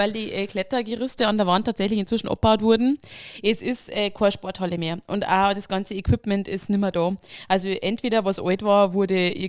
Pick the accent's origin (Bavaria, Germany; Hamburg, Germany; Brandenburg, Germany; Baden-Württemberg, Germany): Bavaria, Germany; wenn man sich ihn halt vorstellt sozusagen, als Bayer, den Himmel.